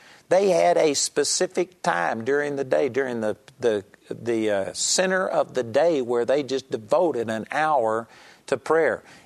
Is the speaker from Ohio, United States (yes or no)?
no; Texas, United States; I grew up in Texas, and they all talked with the Texan accent, and they were kind of rednecks, and they talked Texan.